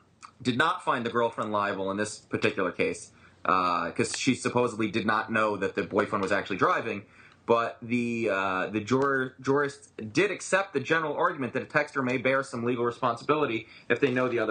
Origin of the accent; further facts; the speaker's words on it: New Jersey, United States; This comes straight out of my home state in New Jersey.